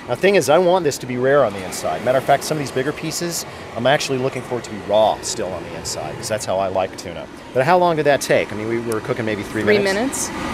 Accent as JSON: {"language": "English", "country": "United States", "said": "I don't know, I'm an American"}